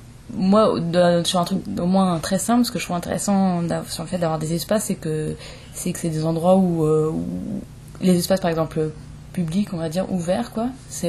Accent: France; moi aussi, je viens de France.

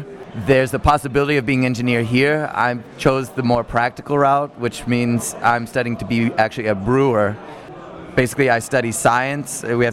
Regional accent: Texas, United States; moved away as an adult; now in Germany; I grew up in Texas. I studied German at the University of Texas, and after I graduated there with a bachelor's, I decided to move to Germany and study brewing science.

